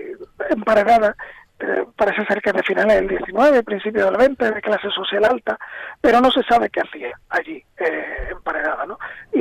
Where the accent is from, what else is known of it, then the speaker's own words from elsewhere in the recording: Cádiz, Andalusia, Spain; relacionado con mi tierra, que hacía muchos años que no hacía nada relacionado con Cádiz